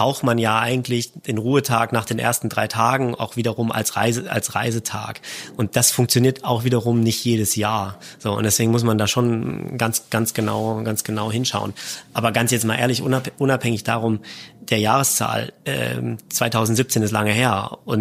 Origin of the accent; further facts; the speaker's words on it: Saxony, Germany; ich bin selber in Sachsen geboren und das ist so Heimat